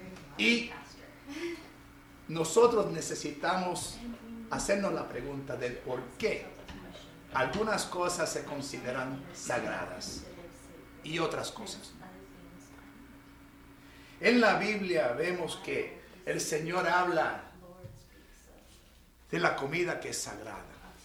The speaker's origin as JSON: {"language": "Spanish", "country": "Puerto Rico", "said": "Soy puertorriqueño y conozco la pobreza."}